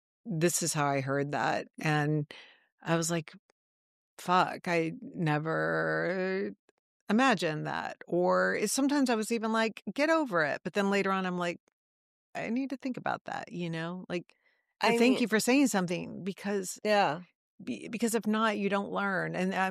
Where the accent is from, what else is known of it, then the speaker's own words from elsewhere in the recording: Southern United States, United States; Like, growing up in the South, people would not.